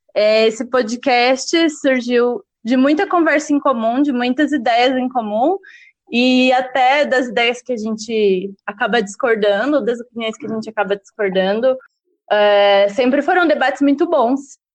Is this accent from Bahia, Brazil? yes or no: no; Jacareí, São Paulo, Brazil; eu sou jornalista e moro em São Paulo. Mas eu sou do interior da cidade de Jacareí, então não estranho o sotaque.